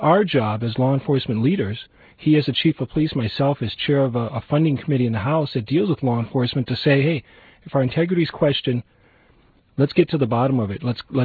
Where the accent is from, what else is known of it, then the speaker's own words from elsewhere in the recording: Minneapolis, Minnesota, United States; he grew up in St. Paul, I grew up in Minneapolis.